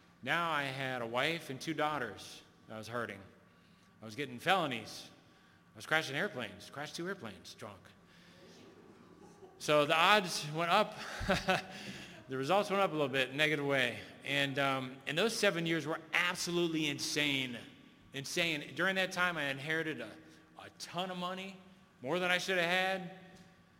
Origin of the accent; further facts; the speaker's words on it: Florida, United States; I'm from Florida. I'm moving to Pennsylvania.